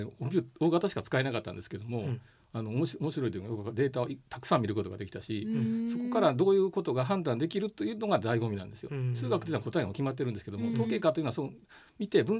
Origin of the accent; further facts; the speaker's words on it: Tatsuno, Hyogo, Japan; 出身はで、あの兵庫県辰野市っていうところ。